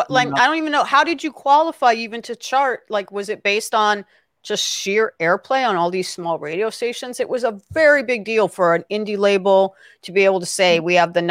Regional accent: Los Angeles, California, United States; I am from Los Angeles.

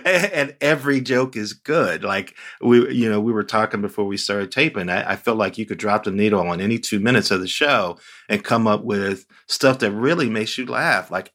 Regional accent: Gary, Indiana, United States; I grew up in Gary, Indiana, which is just 40 miles east of Chicago.

